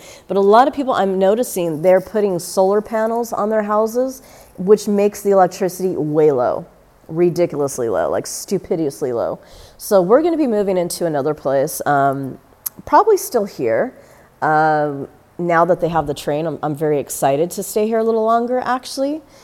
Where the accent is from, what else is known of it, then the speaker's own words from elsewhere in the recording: United States; born there; I have come from the United States. I was American born. I'm an American and Mexican.